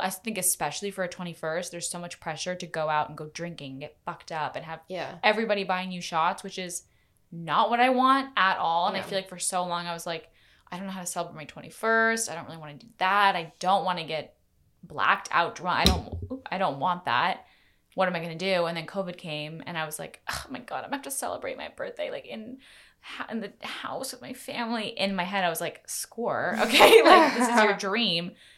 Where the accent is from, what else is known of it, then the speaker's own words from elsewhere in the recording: Maine, United States; When G and I grew up in Maine, my dad, we had a hot tub.